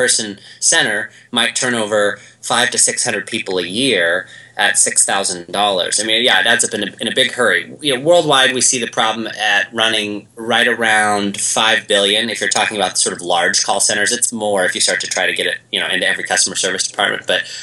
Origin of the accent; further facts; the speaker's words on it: Oregon, United States; So, I'm from the Pacific Northwest of the United States. Uh-huh. Grew up in Oregon.